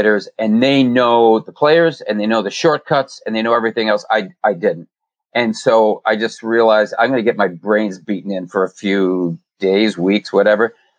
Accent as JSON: {"language": "English", "region": "Pennsylvania", "country": "United States", "tie": "born there", "said": "Well, I wasn't a New England born child. I was born in Pennsylvania."}